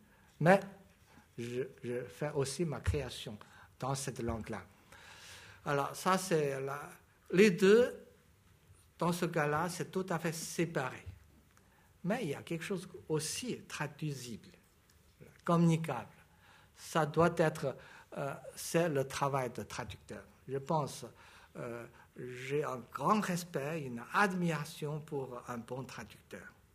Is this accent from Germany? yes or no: no; China; French is a second language; On est chinois, on a une solide base du chinois.